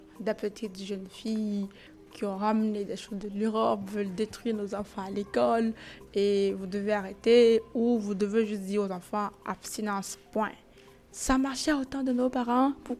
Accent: Benin; je suis béninoise, j'ai 24 ans et je suis briseuse de tabous.

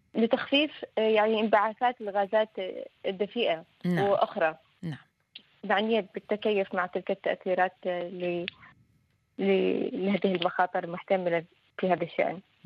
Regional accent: Oman; كنت أقول للحاضرين يعني في بلادي سلطنة عمان أماكن أجمل وأحلى وأكثر تفردا

